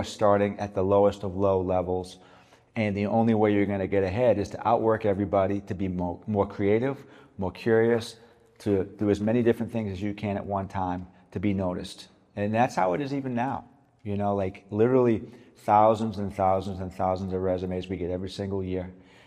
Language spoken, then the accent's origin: English; Massachusetts, United States; Well, I grew up a football fan. You know, I grew up in Massachusetts